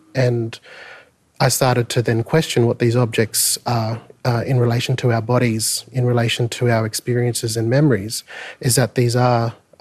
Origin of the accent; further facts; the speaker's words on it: Redfern, New South Wales, Australia; my times growing up in Redfern